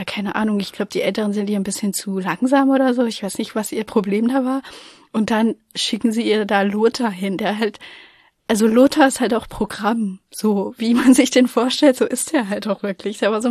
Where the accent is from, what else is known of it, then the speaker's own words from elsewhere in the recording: East Germany, Germany; ich komme aus dem Osten.